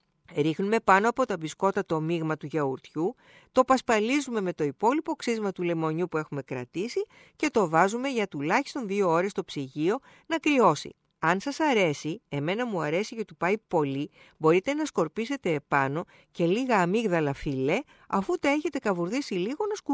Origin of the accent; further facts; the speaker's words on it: Peloponnese, Greece; now in Athens, Greece; Όταν εγώ πηγαίνω στην Αρκαδία, στην ιδιαίτερη πατρίδα μου